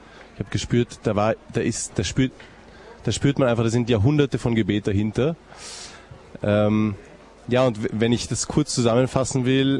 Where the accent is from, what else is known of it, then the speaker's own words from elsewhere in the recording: Vienna, Austria; Also ich komme aus Wien auch wenn man das nicht unmittelbar hört unbedingt. Ich bin nämlich auch ein bisschen ein Muttersöhnchen und meine Mutter ist Deutsche.